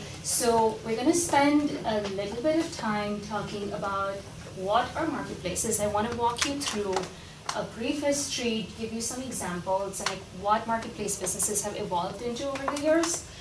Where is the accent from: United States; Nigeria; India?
India; Mumbai, Maharashtra; I am from Bombay, or now known as Mumbai in India. That's where I was born and brought up. So I went to Philadelphia to study computer science at Bryn Mawr College